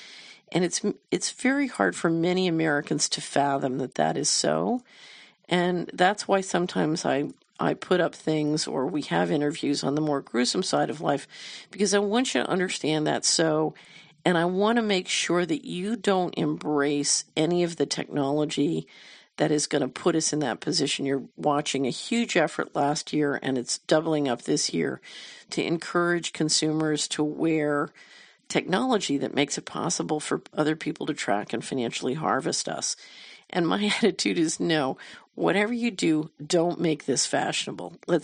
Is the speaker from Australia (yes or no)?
yes; Australia; I'm from Australia.